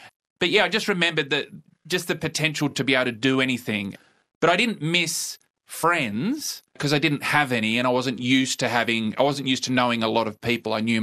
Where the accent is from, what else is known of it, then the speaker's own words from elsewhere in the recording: Tambar Springs, New South Wales, Australia; So Tambar Springs has a population, I think, of around 100. And when I was there, it was around 500. So it's a shrinking place in terms of population. And, I grew up on a cattle and wheat farm there. So late 70s, early 80s.